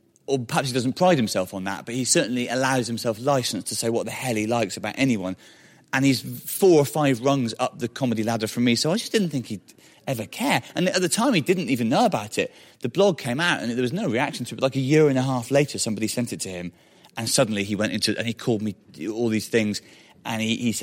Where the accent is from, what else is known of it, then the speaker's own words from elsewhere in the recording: Wales, United Kingdom; I had accidentally carved a niche for myself as that Welsh guy.